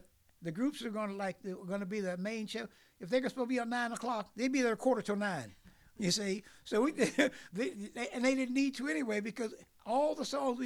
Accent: Osage, West Virginia, United States; I'm from Osage, and all these boys are from Morgantown High, you know. I'm kind of slangy

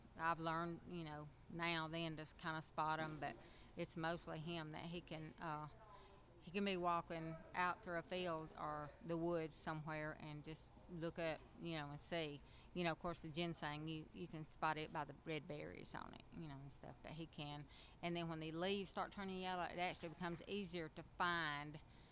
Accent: Albertville, Alabama, United States; I'm from Albertville, Alabama. I was born January 30th, 1954.

